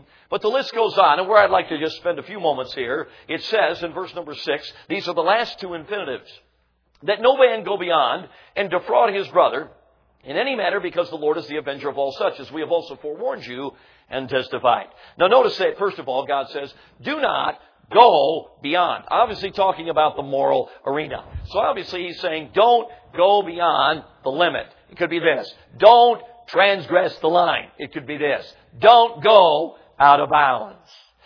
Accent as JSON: {"language": "English", "town": "Chicago", "region": "Illinois", "country": "United States", "tie": "born or raised there", "lives_now": "Milwaukee, United States", "said": "Now, I'm from Milwaukee, Wisconsin, where I live. I grew up in Chicago."}